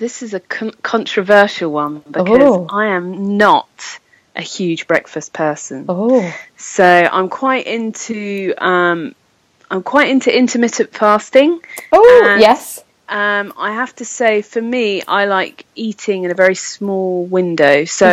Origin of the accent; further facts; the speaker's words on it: South East England, United Kingdom; now in London, United Kingdom; I come from originally a tiny little village in Sussex on the coast, and I've lived in London for the past 4 years.